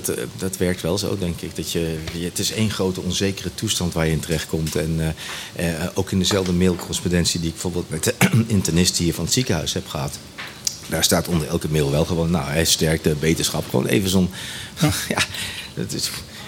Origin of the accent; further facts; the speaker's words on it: Nijmegen, Gelderland, Netherlands; ik kom uit Nijmegen.